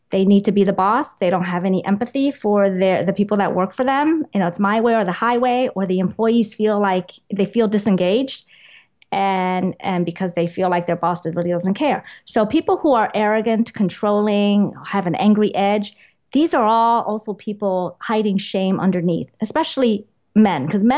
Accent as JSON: {"language": "English", "region": "New York", "country": "United States", "tie": "born or raised there", "said": "I was shamed so much for being Asian as growing up in New York"}